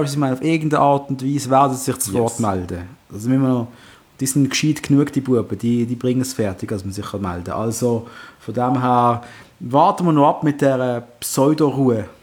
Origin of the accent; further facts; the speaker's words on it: Basel, Basel-Stadt, Switzerland; Darf man das sagen, als Basler